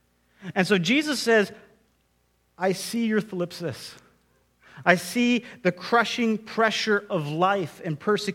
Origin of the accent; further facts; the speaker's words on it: Alberta, Canada; I grew up in Alberta, and we have two NHL teams, right?